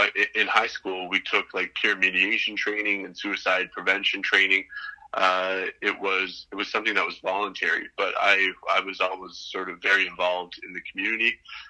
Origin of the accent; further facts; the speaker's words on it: Nain, Newfoundland and Labrador, Canada; I'm from Labrador. Okay. I was born in central Labrador, but I was actually raised and spent most of my life in Nain, Nunatsiavut, which is up in the north coast of Labrador. Mm-hmm. And Nunatsiavut is one of the four Inuit regions in Canada, in northern Canada.